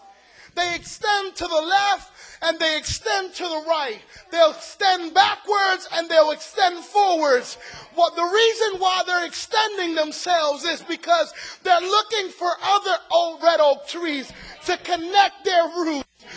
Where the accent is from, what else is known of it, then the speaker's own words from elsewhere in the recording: Puerto Rico; I'm from Puerto Rico. I love the Caribbean.